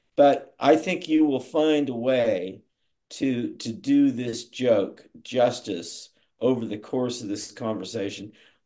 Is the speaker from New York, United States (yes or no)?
no; Atlanta, Georgia, United States; now in El Salvador; I mean, it's tough when I come back to the States, once or twice a year at least. And I'm from the Atlanta area.